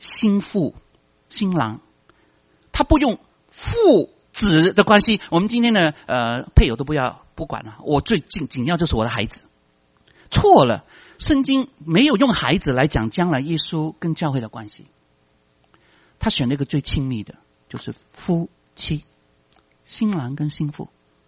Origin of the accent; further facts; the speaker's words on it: Guangdong, China; Chinese is a second language; 我们广东人国语不好啊